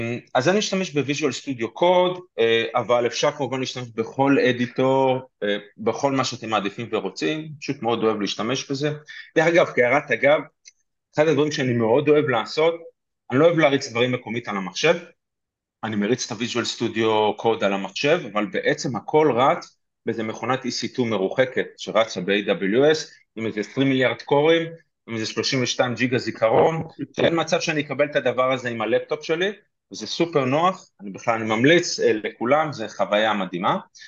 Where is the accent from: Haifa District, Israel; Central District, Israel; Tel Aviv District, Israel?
Central District, Israel; Petah Tikva; אז אני פתח תקוואי גאה, כן, זה אני לא מסתיר